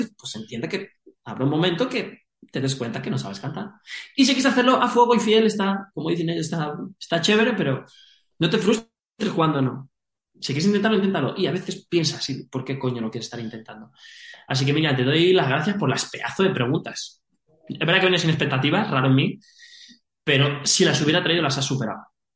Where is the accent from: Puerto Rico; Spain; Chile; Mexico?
Spain; vengo de España